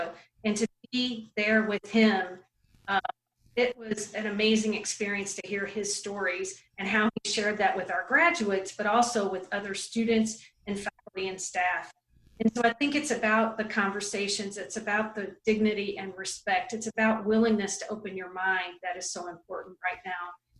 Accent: Kentucky, United States; Yes. I grew up in Kentucky.

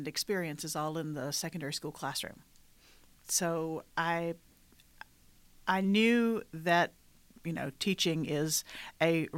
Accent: Tennessee, United States; also born or lived in Huntsville, Alabama; I was born in Huntsville, Alabama, because my parents were working in the space program in the 1960s in Huntsville, Alabama. They are both from Mississippi, so there was a minor transplant to Huntsville and then to rural Tennessee.

